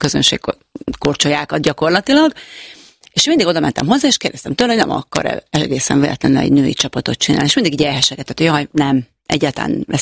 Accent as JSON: {"language": "Hungarian", "region": "Budapest", "country": "Hungary", "tie": "born or raised there", "said": "és én ugye Újpesten nevelkedtem."}